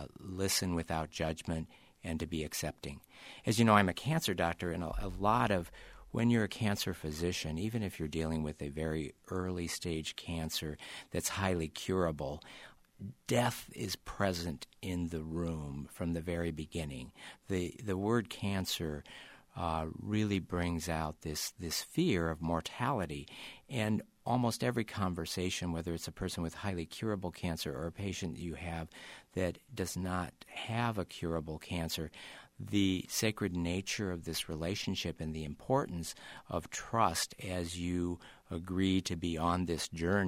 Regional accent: South Dakota, United States; also born or lived in Nebraska; growing up in South Dakota in the 60s and 70s and medical school in the 1970s in Nebraska was huge

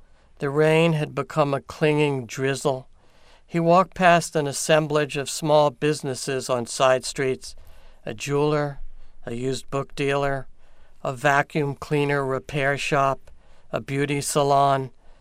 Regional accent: Baltimore, Maryland, United States; Charm City is inside me from growing up in Baltimore, and then I went to college in Baltimore at Hopkins.

